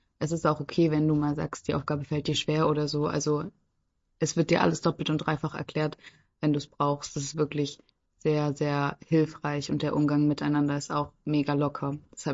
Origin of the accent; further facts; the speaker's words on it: Baden-Württemberg, Germany; now in Brussels, Belgium; mit meiner Heimatregion, meinem Heimatbundesland Baden-Württemberg